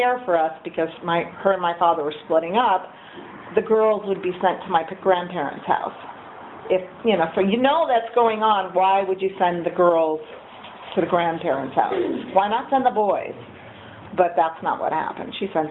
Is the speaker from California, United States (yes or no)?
yes; Bakersfield, California, United States; born there; I was born in Bakersfield. So let's start with the Bakersfield jokes.